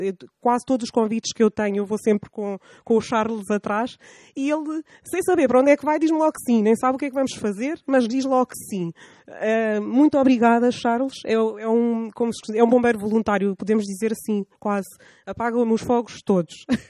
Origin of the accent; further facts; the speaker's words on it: Guinea-Bissau; born there; se eu nasci na Guiné-Bissau